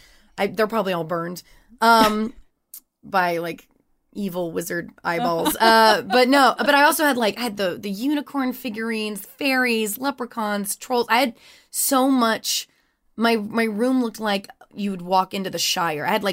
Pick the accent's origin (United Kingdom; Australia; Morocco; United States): United States; Louisiana; I grew up in Louisiana, so there wasn't a lot of the arts wasn't as discoverable as it is in some like larger major cities like LA.